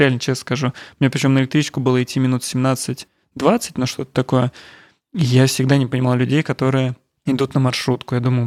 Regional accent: Ramenskoye, Moscow Oblast, Russia; я из Раменского, и там, ну, сейчас, ладно, город разросся, а раньше все было в пределах, ну, 25-30 минут пешком.

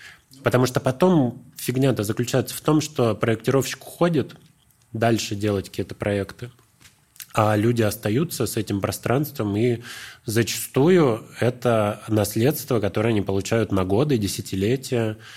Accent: Vologda, Vologda Oblast, Russia; Мы в родном городе были активистами в Вологде, столице Вологодской области, это русский север

